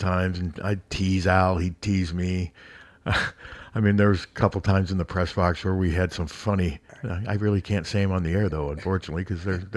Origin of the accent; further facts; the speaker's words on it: Des Moines, Iowa, United States; But Zabel lived two blocks from me growing up in Beaverdale